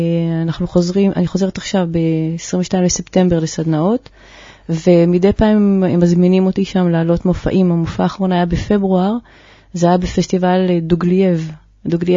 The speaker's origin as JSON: {"language": "Hebrew", "town": "Jerusalem", "region": "Jerusalem District", "country": "Israel", "said": "אני ירושלמית משכונת ארגנים, זה שכונת מצוקה."}